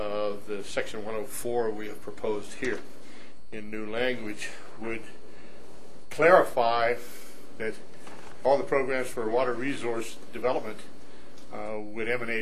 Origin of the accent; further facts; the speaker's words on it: Fairplay, Colorado, United States; I'm from Fairplay, Colorado.